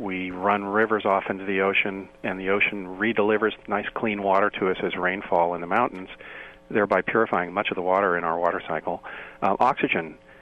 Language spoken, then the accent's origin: English; Missouri, United States; born there; And I can say, why would someone from the middle of the U.S. Worry about this? Because I was born in Missouri.